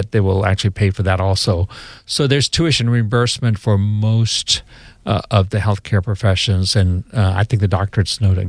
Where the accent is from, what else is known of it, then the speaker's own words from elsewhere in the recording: Jacksonville, Florida, United States; So I'm a local guy. I grew up here in Jacksonville. I went to Terry Parker High School. After graduating from Terry Parker, I went to UF in Gainesville.